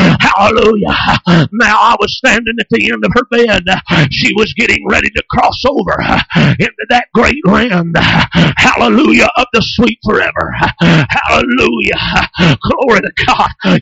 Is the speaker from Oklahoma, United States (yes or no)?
yes; Prague, Oklahoma, United States; the church where I was raised in Prague, Oklahoma.